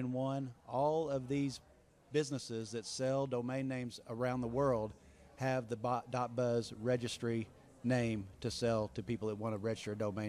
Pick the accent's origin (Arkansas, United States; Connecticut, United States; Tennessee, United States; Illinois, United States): Arkansas, United States; Little Rock; I'm from Little Rock, Arkansas